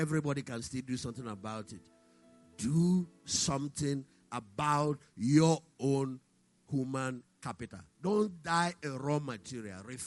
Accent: Anambra, Nigeria; I'm from Anambra State, so you know the story of Anambra.

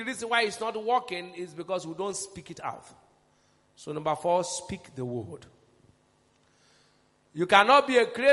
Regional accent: Port Harcourt, Rivers, Nigeria; You know, I grew up in Port Harcourt.

